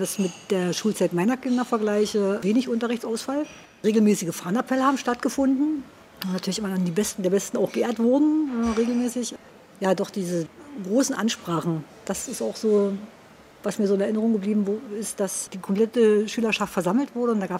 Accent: Senftenberg, Brandenburg, Germany; now in Braunschweig, Germany; Meine Heimat ist tatsächlich jetzt mittlerweile hier in Braunschweig. Ich bin ja die meiste Zeit meines Lebens, wo ich in Senftenberg gewohnt habe, habe ich tatsächlich in Raunow gewohnt. Das war so ein kleiner Ortsteil, das ist leider abgebaggert worden tatsächlich. Das war dörflich gelegen.

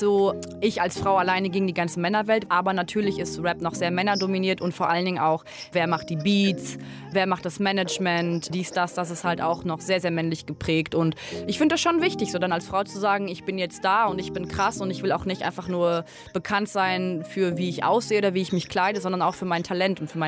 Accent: Gelsenkirchen, North Rhine-Westphalia, Germany; now in Berlin, Germany; Ich komme eigentlich aus Gelsenkirchen und bin dann in Berlin gelandet. Und im Wedding fühle ich mich sehr wohl. Es ist ziemlich ähnlich mit dem Ruhrgebiet tatsächlich.

